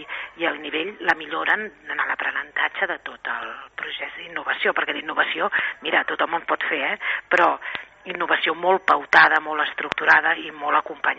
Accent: Calella, Catalonia, Spain; jo sóc de Calella de sempre

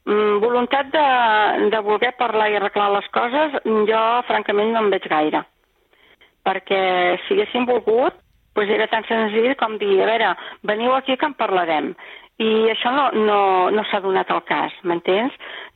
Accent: Calella, Catalonia, Spain; born there; jo sóc nascuda a Calella i la meva companya també és de Calella

